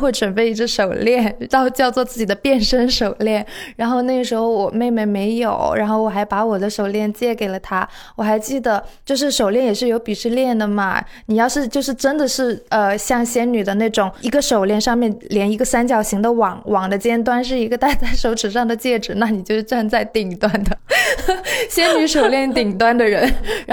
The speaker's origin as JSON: {"language": "Chinese", "town": "Jinan", "region": "Shandong", "country": "China", "tie": "born or raised there", "said": "这就是我想起我对山东的老家，就济南的春天的感觉。因为我们老家的那个乡村的南面是有4-5座山的"}